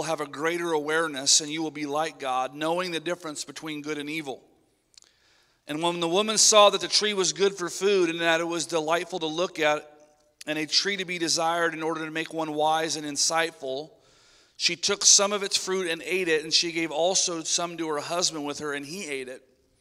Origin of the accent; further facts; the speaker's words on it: Marysville, United States; One of our friends back that we grew up with in Marysville